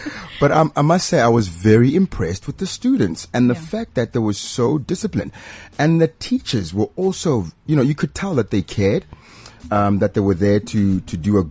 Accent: Pretoria, Gauteng, South Africa; You know, when I grew up in Pretoria, right, going to town was like, you just knew you were safe. It's not like Joburg.

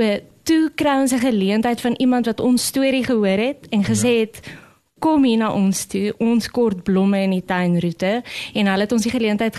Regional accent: Springs, Gauteng, South Africa; also born or lived in Delmas; Oorspronkelijk van Springs en Delmas af. In Gauteng, Mpumalanga, net so op die grens.

